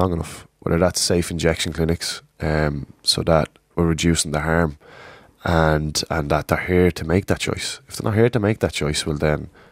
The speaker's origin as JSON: {"language": "English", "country": "Ireland", "said": "And as Irish people, we've shown really important change over the last 2 to 3 years with the same-sex marriage and the repeal of the eighth. So change, Irish people are now open to change."}